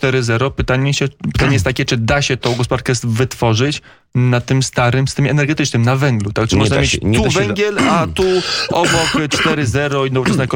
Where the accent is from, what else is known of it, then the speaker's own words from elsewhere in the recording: Masovian Voivodeship, Poland; now in Warsaw, Poland; ja pochodzę z północnego Mazowsza rodem daleko kiedyś.